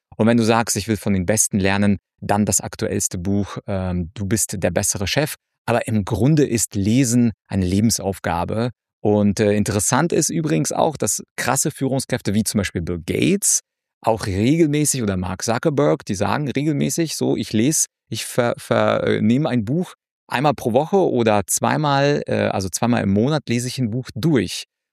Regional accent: Ukraine; moved away; ich komme ja ursprünglich aus der Ukraine

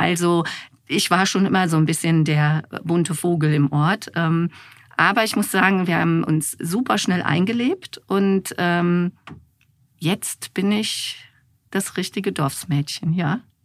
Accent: Langenfeld, North Rhine-Westphalia, Germany; born there; ich bin im Rheinland in Langenfeld geboren. im Jahre 1969, also ich stehe dazu, ich werde dieses Jahr 55

